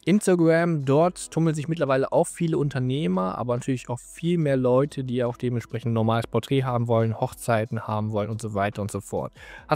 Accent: Hanover, Lower Saxony, Germany; Also ich komme aus Hannover

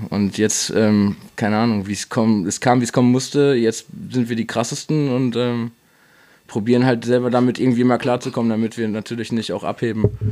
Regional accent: Dortmund, North Rhine-Westphalia, Germany; Als Dortmunder muss man den Jungen auf jeden Fall kennen

